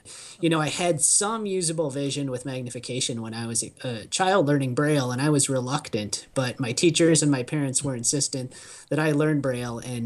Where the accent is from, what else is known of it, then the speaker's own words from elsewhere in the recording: Iowa, United States; I grew up in Iowa.